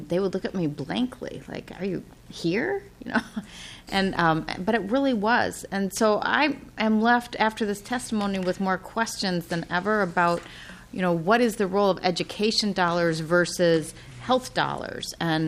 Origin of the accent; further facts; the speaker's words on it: Edina, Minnesota, United States; and I grew up in Edina